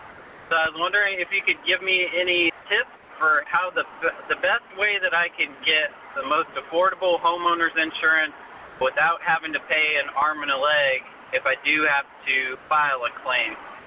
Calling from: Texas, United States; I'm calling from Texas, and this is post-Wintergeddon or whatever they're calling it that just happened here

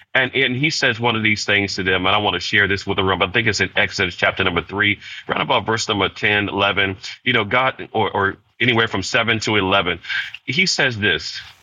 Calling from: Petersburg, Virginia, United States; So I'm tapping in from Petersburg, Virginia.

